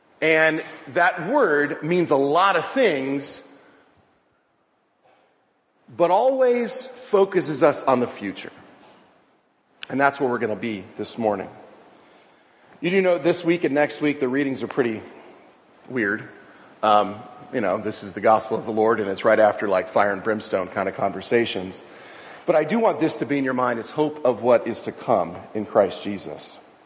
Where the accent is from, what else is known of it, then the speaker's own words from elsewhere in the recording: Miami, Florida, United States; So I grew up in South Florida, in Miami, and I was a big fan of football.